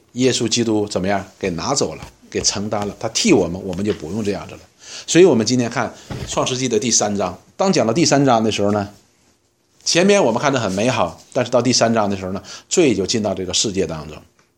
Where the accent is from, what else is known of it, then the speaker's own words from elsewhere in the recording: China; 所以我们中国人讲句话叫什么，什么夫妻本是同林鸟是吧，大难来是各自飞。